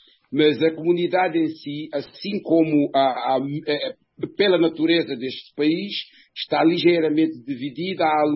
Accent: Cape Verde; now in United States; Temos que nos entender que aqui somos cabo-verdianos

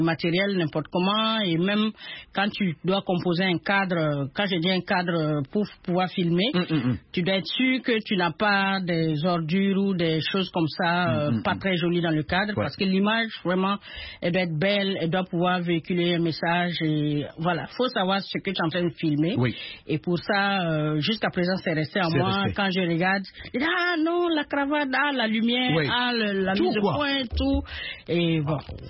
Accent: Bobo-Dioulasso, Hauts-Bassins, Burkina Faso; Je suis de Bobo Dioulasso.

